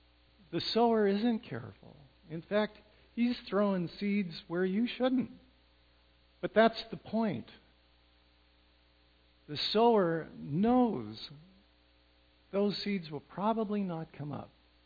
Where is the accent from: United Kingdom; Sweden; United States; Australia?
United Kingdom; England; you know, I came from England.